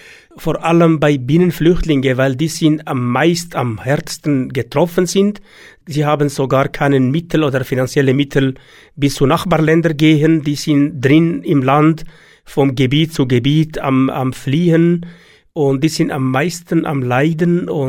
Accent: Syria; Aber wenn jetzt Assad weggeht, die größte Frage, die uns alle auch als Syrer, dass wir Sorge haben, ja, wer kommt dann?

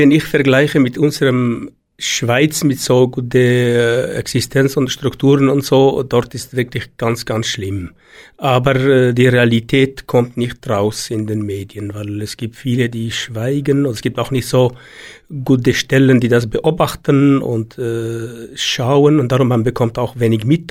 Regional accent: Syria; Aber wenn jetzt Assad weggeht, die größte Frage, die uns alle auch als Syrer, dass wir Sorge haben, ja, wer kommt dann?

